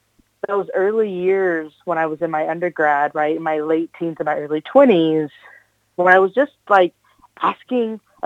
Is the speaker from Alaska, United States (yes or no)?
no; Texas, United States; because I was a really braggadocious Texan. You know, I moved from Texas to Chicago, didn't have a coat, wore t-shirts and jeans all the time